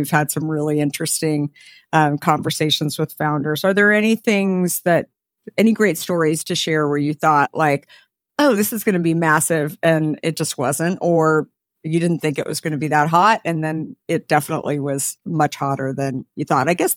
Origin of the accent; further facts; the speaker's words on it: Arizona, United States; I grew up in Arizona, where a very, you know, Hispanic culture